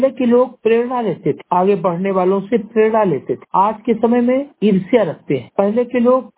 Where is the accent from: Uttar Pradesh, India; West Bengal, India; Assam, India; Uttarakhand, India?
Uttar Pradesh, India; ग्राम सभा चंद्री गटई विकास खंड मेनपुरवा जनपद बहराइच का मूल निवासी हूं